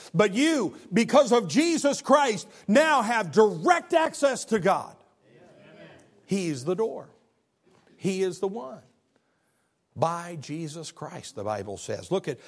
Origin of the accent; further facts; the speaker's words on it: Illinois, United States; I play euchre. I'm from Illinois. It's a card game.